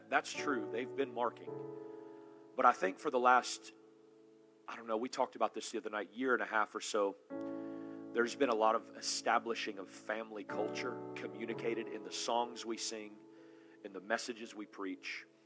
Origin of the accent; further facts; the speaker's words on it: Deep South, United States; And I come from the Deep South, where in revival in the Deep South, it was often very repentance-driven